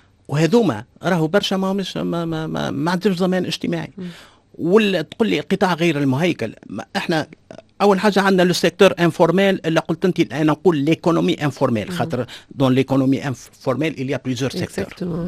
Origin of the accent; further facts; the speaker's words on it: Tunisia; هذه مشكله كبيره عندنا في تونس